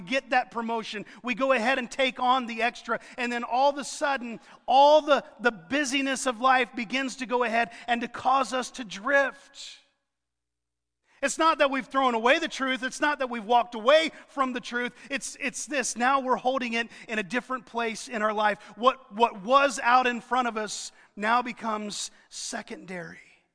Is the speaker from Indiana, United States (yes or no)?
yes; Avon, Indiana, United States; I thought that number seemed a little high because I grew up in Avon.